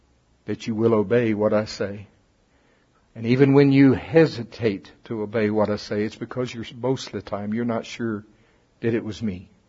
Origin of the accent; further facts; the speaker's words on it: the South, United States; Well, I'm from the South. We serve bologna.